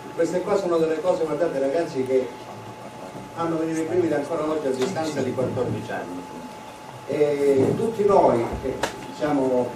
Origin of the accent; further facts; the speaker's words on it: Catanzaro, Calabria, Italy; perché siamo tutti di Catanzaro, la maggior parte